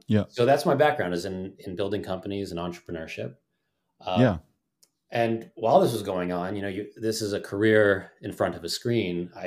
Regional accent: New York, United States; I grew up in New York and experienced some of the best buildings in the world

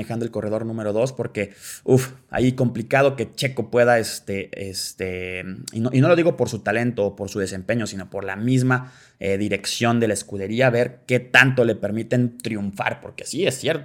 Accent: Mexico; tal vez uno como mexicano y malamente tal vez ya está acostumbrado

